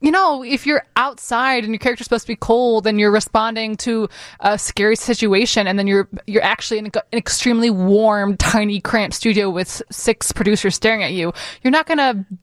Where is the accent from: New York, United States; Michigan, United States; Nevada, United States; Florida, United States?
Michigan, United States; Detroit; now in Chicago, United States; I'm from Detroit originally. Yeah. And then I went to college at Notre Dame, and then I moved to Chicago about 6.5 years ago